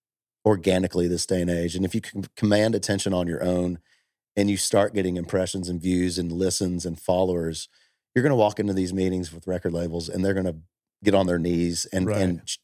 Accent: Tullahoma, Tennessee, United States; I want to go back to Tullahoma, Tennessee, my hometown, and go, I got a record deal

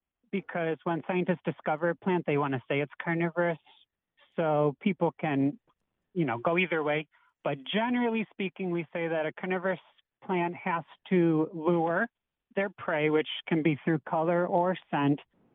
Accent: Niagara Falls, New York, United States; I'm from Niagara Falls, New York

